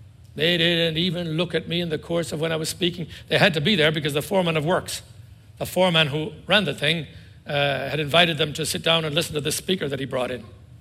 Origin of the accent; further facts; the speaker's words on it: Ireland; The island I came from Ireland. And I saw people back there carry beads in one hand and an Armalite rifle in another.